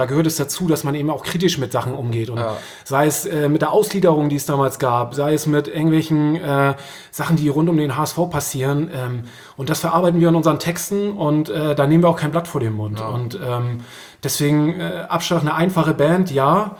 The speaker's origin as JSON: {"language": "German", "region": "Schleswig-Holstein", "country": "Germany", "tie": "born or raised there", "lives_now": "Hamburg, Germany", "said": "ich bin aufgewachsen oben im Norden bei Husum. Das ist in Nordfriesland."}